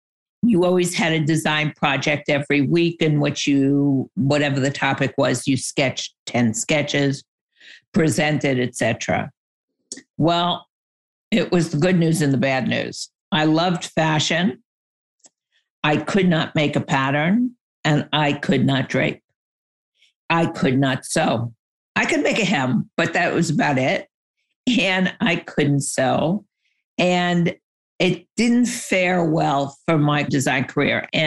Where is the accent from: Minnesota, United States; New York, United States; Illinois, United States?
New York, United States; I grew up in New York and my dad was in the fashion industry.